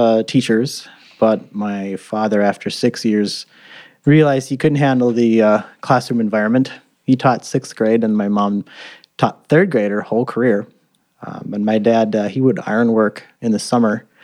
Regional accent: Mankato, Minnesota, United States; now in Minneapolis, United States; And then only moved 100 miles from Mankato up to Minneapolis. And I've been there since. Now I'm 46.

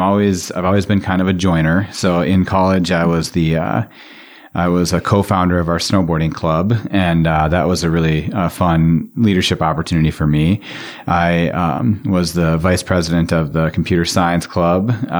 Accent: Chanhassen, Minnesota, United States; I grew up in Chanhassen, right here in the Twin Cities.

